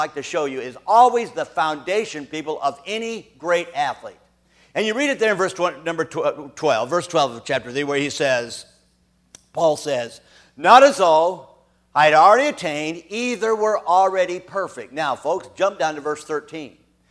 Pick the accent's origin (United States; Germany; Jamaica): United States; Washington; Drew Bledsoe, from Washington, my home state, by the way